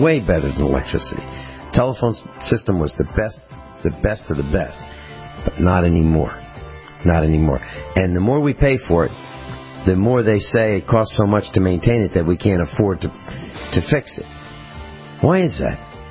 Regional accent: United States; I don't remember growing up in the United States in the 1950s and the 1960s and having problems with telephone lines.

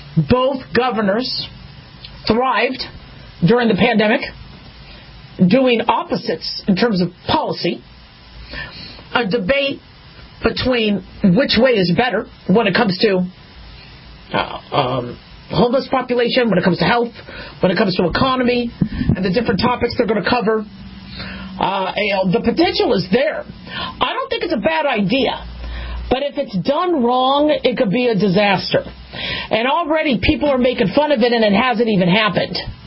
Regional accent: California, United States; I'm from California. I love California.

